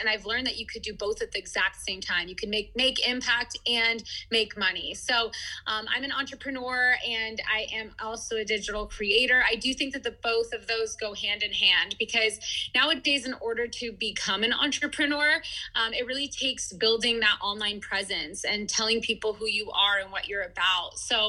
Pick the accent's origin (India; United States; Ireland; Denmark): United States; San Diego, California; born there; I was born here in San Diego.